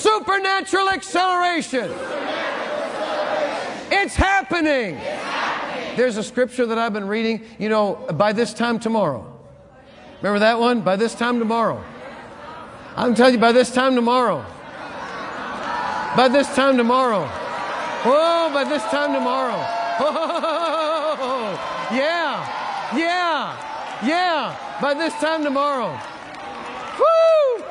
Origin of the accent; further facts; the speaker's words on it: Northeast, United States; now in Texas, United States; See, now I'm from the Northeast. And now I'm a Texan.